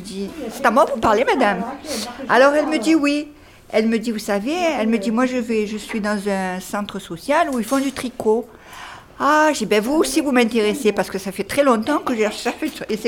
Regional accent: Marseille, Provence-Alpes-Côte d'Azur, France; Je suis 13e, moi, je ne suis pas d'ici, hein. Je viens de La Rose.

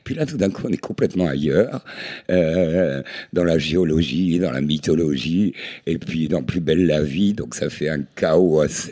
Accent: Lille, Hauts-de-France, France; born there; Et en fait, je suis né à Lille, et puis j'étais abandonné, tant mieux. Et puis après, j'ai vécu dans sur un quartier qui est à cheval sur la frontière

